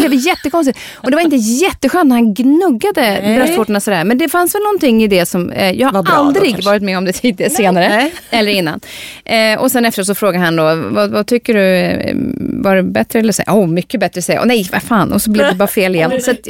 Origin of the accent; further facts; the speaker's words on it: Sweden; jag är från Sverige